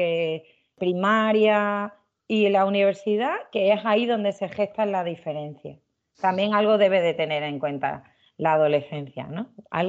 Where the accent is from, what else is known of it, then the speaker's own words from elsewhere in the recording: Extremadura, Spain; encima yo soy extremeña y también tengo una hermana profesora de secundaria en Extremadura